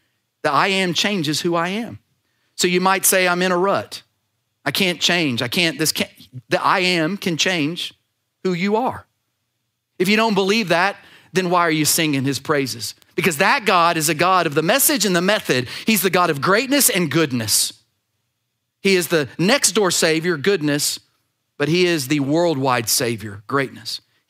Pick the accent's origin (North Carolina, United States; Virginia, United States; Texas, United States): Texas, United States; Austin; now in Beaumont, United States; I'm from Austin, Texas. 16 years ago, I'd never even heard of a king cake. I moved to Beaumont, Texas